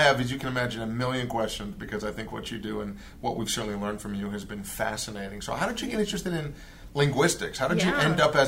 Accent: Boston, Massachusetts, United States; Yeah, I grew up in Boston. It took me years to get rid of, to reinstall my R's back in the conversation.

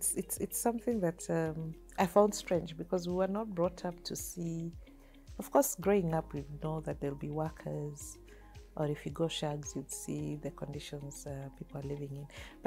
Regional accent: Kitale, Trans-Nzoia County, Kenya; because growing up in Kitale, there's food.

